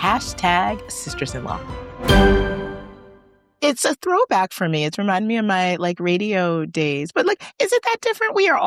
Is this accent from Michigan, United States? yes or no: yes; Detroit, Michigan, United States; I'm like, I'm from the where? Like, no, I'm from Detroit.